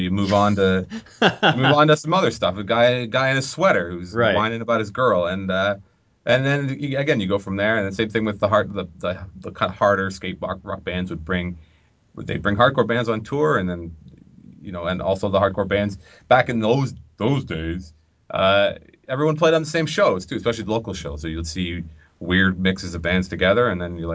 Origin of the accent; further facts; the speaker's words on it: Ontario, Canada; And when I grew up outside of Toronto, just coming down into the city to go to bigger shows or smaller shows